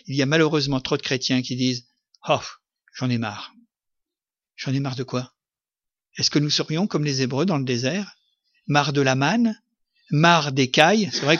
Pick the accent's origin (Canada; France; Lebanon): France; vous savez qu'on fait beaucoup de bruit, nous, chez nous, en France, hein, pour la gastronomie.